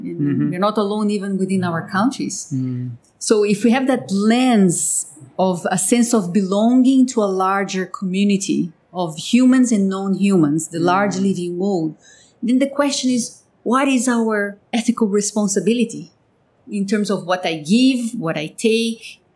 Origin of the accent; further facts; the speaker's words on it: India; born there; Because I was born in India